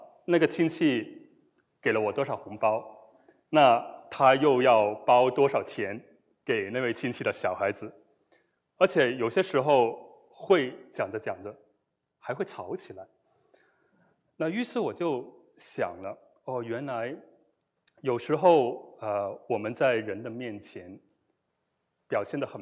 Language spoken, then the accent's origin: Chinese; Guangzhou, Guangdong, China; 我小时候在广州过年